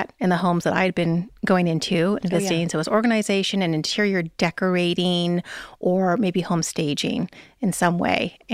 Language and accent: English; Seattle, Washington, United States; moved away as an adult; I'm originally from Seattle and I moved down here to California after college.